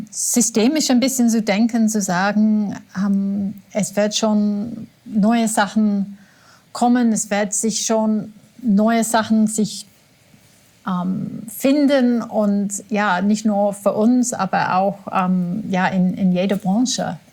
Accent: England, United Kingdom; German is a second language; Und als Engländerin dachte ich, oh nein, ich kann nicht ohne Tee leben.

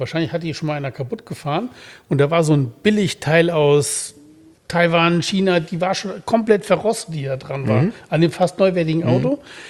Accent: North Rhine-Westphalia, Germany; Ich bin ja im Siegerland groß geworden.

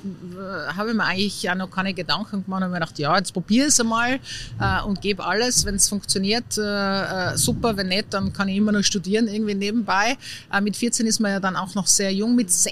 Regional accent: Tyrol, Austria; auch gerade als Tirolerin dann nach Niederösterreich oder nach Wien zu gehen, da bin ich schon einmal hopp genommen worden, wegen meinem Dialekt

